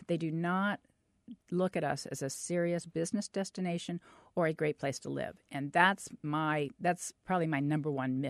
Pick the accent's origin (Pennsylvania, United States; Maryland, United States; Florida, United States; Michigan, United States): Florida, United States; Gotha; And I say, I'm from, you know, Gotha, that doesn't mean anything to anybody outside this immediate area. If I say I'm from Orlando, they relate.